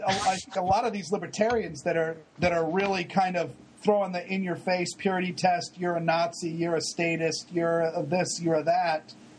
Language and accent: English; Maine, United States; when I was growing up in Maine, we had an independent governor